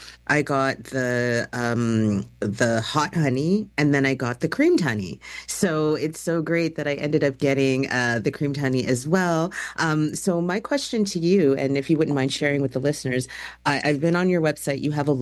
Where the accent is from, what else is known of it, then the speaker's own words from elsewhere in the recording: Canada; being a Jamaican Canadian, I've always known that ginger is also effective